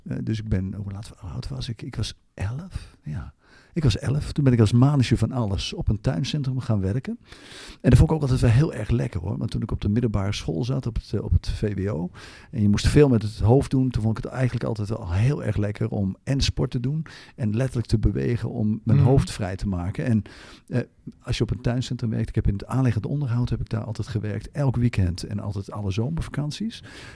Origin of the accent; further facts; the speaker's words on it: Hoevelaken, Gelderland, Netherlands; Nou, ik ben 54 jaar jong, om zo te zeggen. Ik kom van oorsprong, ik ben geboren en getogen in Hoevelaken. Klein plaatsje in Amersfoort